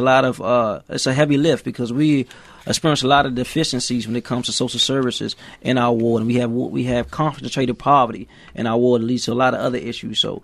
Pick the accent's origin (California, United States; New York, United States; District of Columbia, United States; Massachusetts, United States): District of Columbia, United States; Washington; So over the years, I grew up raised in Ward 8.